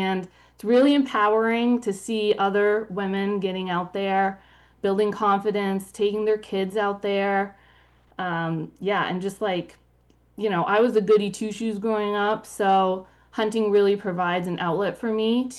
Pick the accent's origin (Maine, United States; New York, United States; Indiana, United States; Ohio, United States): Maine, United States; Machias; I grew up in Machias and seemed like everyone else I knew deer hunted, but my folks didn't.